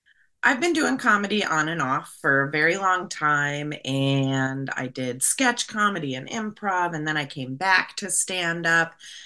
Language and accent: English; Minnesota, United States; I'm Minnesotan. I need a lot of outside validation.